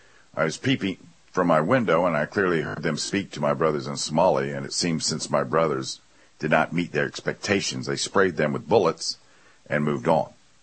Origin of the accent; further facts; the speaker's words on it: Australia; I am an Australian, and I must set the record straight.